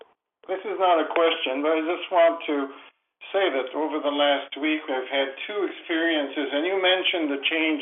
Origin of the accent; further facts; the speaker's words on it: Atlantic Canada, Canada; I'm from Atlantic Canada.